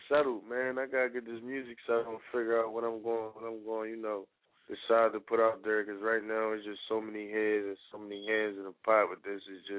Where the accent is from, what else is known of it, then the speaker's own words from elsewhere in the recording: Philadelphia, Pennsylvania, United States; from Southwest Philadelphia, you know.